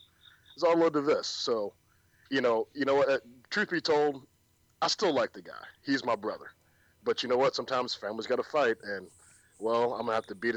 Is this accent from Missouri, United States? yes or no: yes; St. Louis, Missouri, United States; I'm from St. Louis area, born and raised.